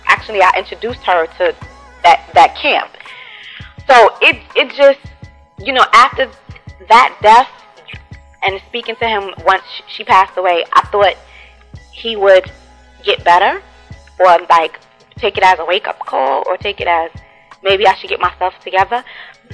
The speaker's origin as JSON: {"language": "English", "town": "Brooklyn", "region": "New York", "country": "United States", "said": "And I'm from Brooklyn, I'm a rough girl."}